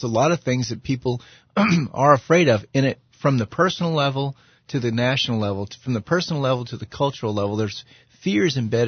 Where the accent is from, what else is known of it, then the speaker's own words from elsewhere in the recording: United States; you know, as an American, I'm never really worried about my security.